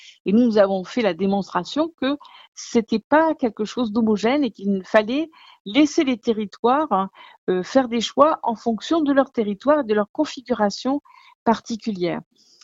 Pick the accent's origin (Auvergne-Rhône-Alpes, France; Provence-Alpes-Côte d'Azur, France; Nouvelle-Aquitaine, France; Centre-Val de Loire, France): Nouvelle-Aquitaine, France; L'eau, elle est gratuite chez nous en Gironde parce que, effectivement, on va aller la chercher dans les sous-sols